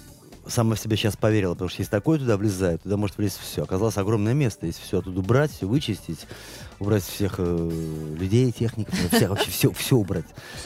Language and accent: Russian; Saint Petersburg, Russia; Наконец-то мы в родном городе, в центре города, вот на Дворцовой.